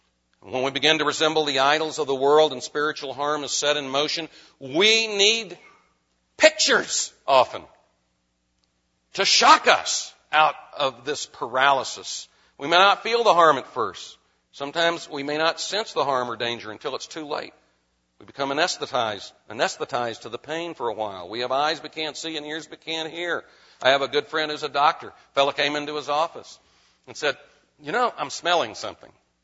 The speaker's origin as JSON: {"language": "English", "region": "Texas", "country": "United States", "tie": "born or raised there", "said": "Now, you have to understand that I grew up in Texas."}